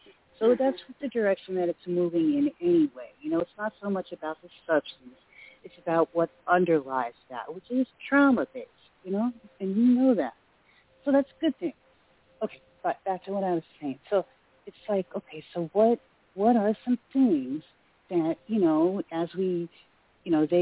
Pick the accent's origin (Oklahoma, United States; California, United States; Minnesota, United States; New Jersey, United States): California, United States; San Diego; Hi, Bill Murray and Carol and Kim. … from San Diego.